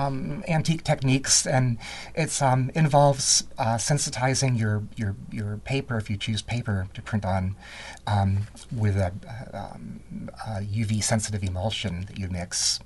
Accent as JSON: {"language": "English", "town": "Tucson", "region": "Arizona", "country": "United States", "tie": "born or raised there", "said": "I would photograph ghost towns as a child growing up in Tucson, Arizona."}